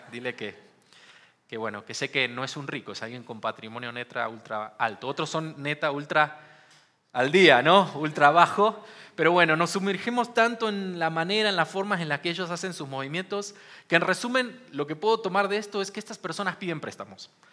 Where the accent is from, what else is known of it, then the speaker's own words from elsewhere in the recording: Argentina; Hace un par de días nomás, soy argentino, como saben